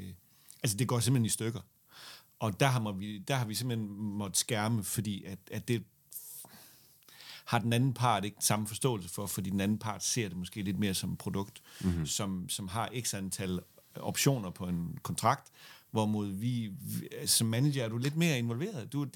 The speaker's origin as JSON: {"language": "Danish", "region": "Central Denmark Region", "country": "Denmark", "said": "Okay, nu er jeg fra Midtjylland, ikke?"}